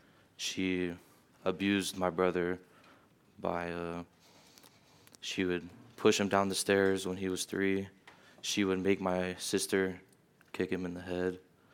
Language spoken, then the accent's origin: English; Miami, Florida, United States; born there; I was born in Miami, Florida.